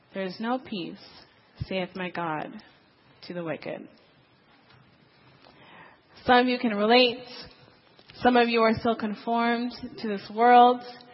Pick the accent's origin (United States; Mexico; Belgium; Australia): United States; Washington; because I'm from Washington State